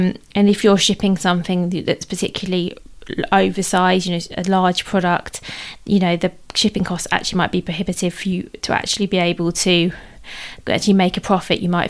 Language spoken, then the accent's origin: English; United Kingdom; So as I mentioned, as you might tell from my accent, I'm based in the UK